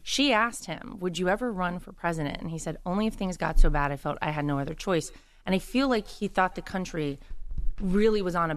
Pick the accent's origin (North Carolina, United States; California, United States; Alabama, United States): North Carolina, United States; Wilmington; to my hometown in Wilmington. And one thing led to another, and he told me that I was going to be responsible for winning him my home state mm-hmm. of North Carolina